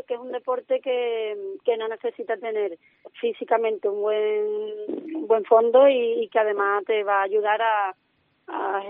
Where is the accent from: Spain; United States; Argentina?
Spain; Cádiz, Andalusia; eso lo llevan por bandera porque además somos gaditanos